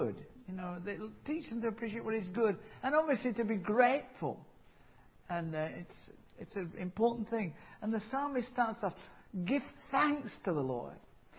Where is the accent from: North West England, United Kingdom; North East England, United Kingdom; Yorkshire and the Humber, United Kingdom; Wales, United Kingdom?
Yorkshire and the Humber, United Kingdom; as a Yorkshireman, had to come to Manchester to find a wife.